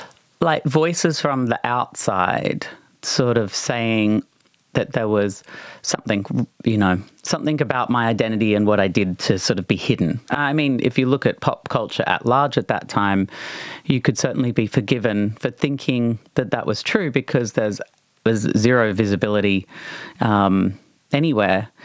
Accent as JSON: {"language": "English", "town": "Brisbane", "region": "Queensland", "country": "Australia", "tie": "born or raised there", "said": "growing up in Brisbane in the 80s and 90s"}